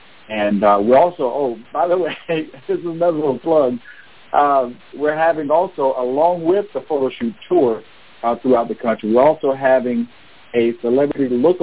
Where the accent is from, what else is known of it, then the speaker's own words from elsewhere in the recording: Florida, United States; moved away as an adult; now in Texas, United States; I'm originally from Florida, but I'm retired military, and I moved out to Texas. Been out there for 25 years